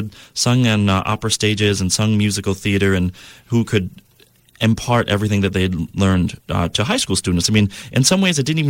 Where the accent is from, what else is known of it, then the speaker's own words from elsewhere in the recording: New York City, New York, United States; I grew up in New York City, and a lot of people don't really think of it as a tight community or as a nurturing community.